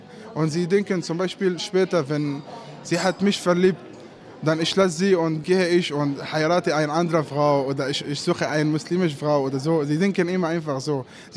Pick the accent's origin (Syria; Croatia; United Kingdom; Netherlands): Syria; German is a second language; Ich bin aus Syrien. Wenn sie fragt über Religion, ich sage auch, dass ich bin Muslim